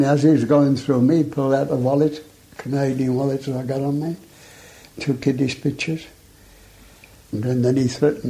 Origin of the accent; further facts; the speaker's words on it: England, United Kingdom; quick, have mercy on me, I'm English.